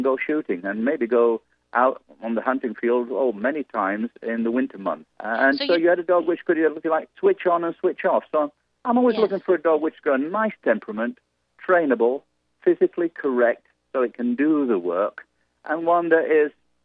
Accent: Yorkshire and the Humber, United Kingdom; born there; also born or lived in Poole; I was born in Yorkshire, up in the north, the home of the Yorkshire terrorists.

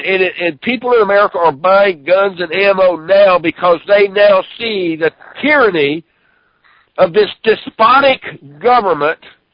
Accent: Louisiana, United States; born there; I come from Louisiana in Texas. I was born in Louisiana

